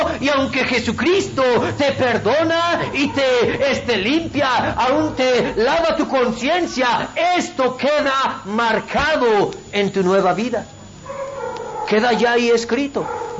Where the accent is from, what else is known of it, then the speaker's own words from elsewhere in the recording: Mexico; Ahora, estamos aquí en México, ¿no? Somos mexicanos y celebramos el 16 de septiembre.